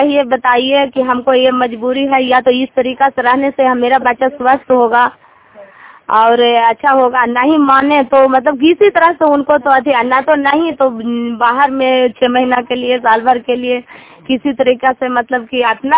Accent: Sherpur, Bihar, India; शेरपुर गांव से, हरनौत प्रखंड।

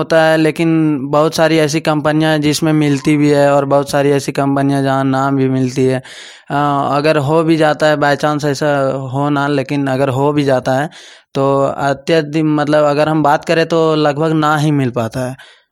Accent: Jharkhand, India; मैं ग्राम ऊंचा गाना थाना विष्णुगढ़ जिला हजारीबाग का निवासी हूँ।

